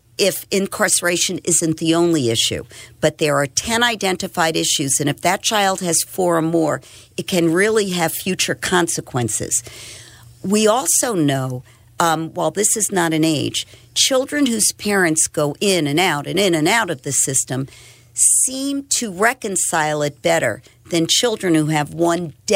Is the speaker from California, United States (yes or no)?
no; Brooklyn, New York, United States; I grew up in Brooklyn, New York, in a very loving family. Both my parents went to college.